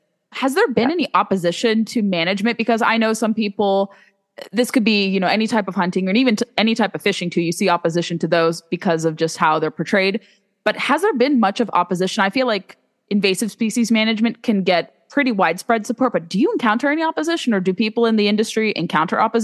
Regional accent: California, United States; I come from California, so we had diamondbacks and that terrified me

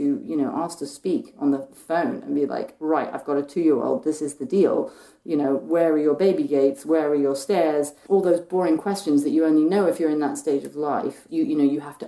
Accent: England, United Kingdom; growing up in England

